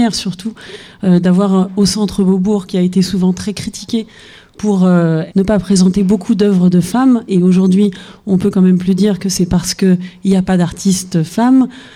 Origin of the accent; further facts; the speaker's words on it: Paris, Île-de-France, France; moi je viens de Paris où il se passe pas mal de choses